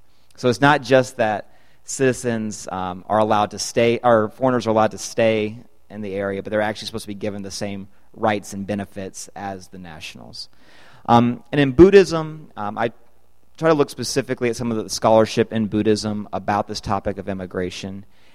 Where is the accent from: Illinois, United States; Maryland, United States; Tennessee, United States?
Illinois, United States; moved away as an adult; also born or lived in Costa Rica; now in Greenville, United States; I grew up in Illinois, but I moved down to Costa Rica after I finished my undergrad.